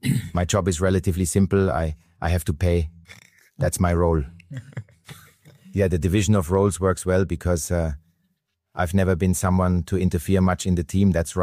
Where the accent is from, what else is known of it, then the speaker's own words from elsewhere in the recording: Rosenheim, Bavaria, Germany; I'm actually from Rosenheim, born in Rosenheim